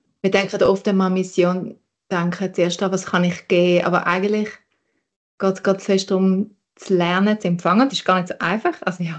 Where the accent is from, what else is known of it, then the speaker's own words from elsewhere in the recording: Switzerland; dass wir als Schweizer irgendwo hingehen und etwas Gutes tun